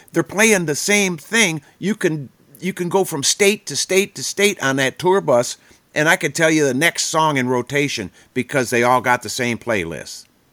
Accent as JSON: {"language": "English", "region": "Michigan", "country": "United States", "tie": "born or raised there", "said": "from Michiganders, from my home state, my brothers and sisters, from my stomping grounds, that means the world to me."}